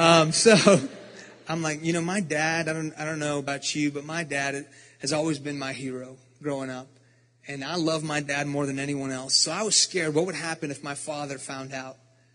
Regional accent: Iran; now in United States; Because we're from Iran.

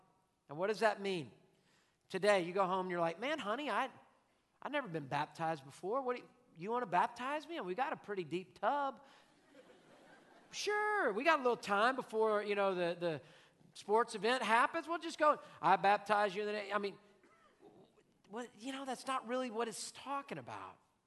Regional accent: Houston, Texas, United States; Lord, have you seen Houston bayous? I grew up in Houston.

